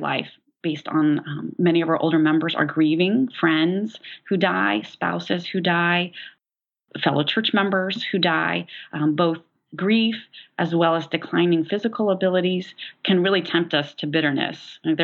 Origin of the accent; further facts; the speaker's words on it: Tulsa, Oklahoma, United States; now in Decatur, United States; I mean, I didn't grow up in a small town. I grew up in Tulsa, Oklahoma.